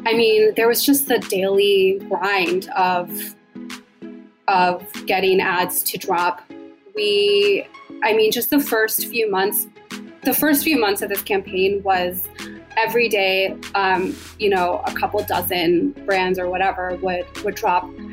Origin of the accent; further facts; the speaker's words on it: Maryland, United States; We're both copywriters. We're both originally from Maryland.